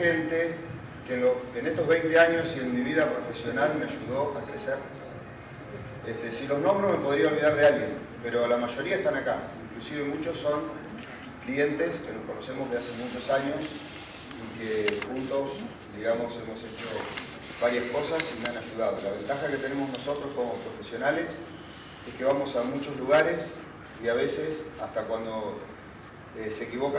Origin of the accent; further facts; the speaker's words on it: Chivilcoy, Buenos Aires Province, Argentina; now in La Plata, Argentina; Yo vine a estudiar a la ciudad de La Plata y decía, vengo de mi ciudad de origen, es Chivilcoy.